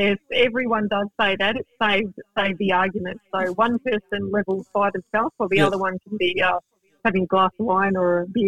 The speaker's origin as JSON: {"language": "English", "country": "Australia", "said": "and I am Australian."}